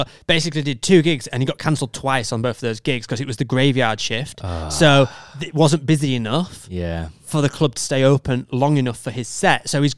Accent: United States; now in Copenhagen, Denmark; I'm an American studying in Copenhagen

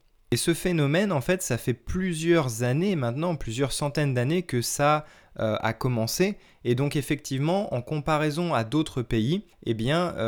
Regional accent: Île-de-France, France; born there; accent: standard; mon accent, moi je dis toujours que j'ai un accent standard, parce que je suis né dans la banlieue de Paris et je pense que c'est un accent un peu traditionnel, un peu standard, neutre du français.

